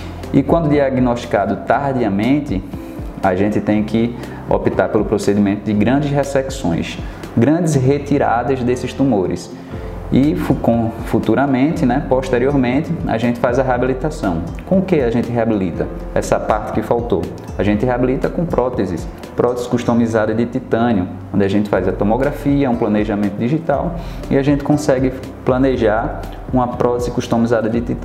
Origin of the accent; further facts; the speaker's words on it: Recife, Pernambuco, Brazil; now in Redenção, Brazil; sou cirurgião bucomaxilofacial, sou de Recife e há 4 meses estou residindo na cidade de Redenção.